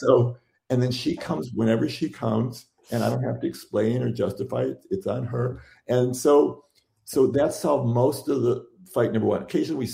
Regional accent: Detroit, Michigan, United States; I grew up in Detroit, so maybe it was 15

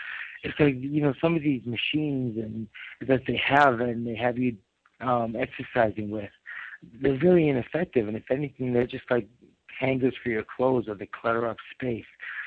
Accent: Liverpool, North West England, United Kingdom; born there; That's actually Nigerian. I was born in Liverpool, England, but that is a Nigerian last name. Yeah, Yoruba. It's the tribe in Nigeria.

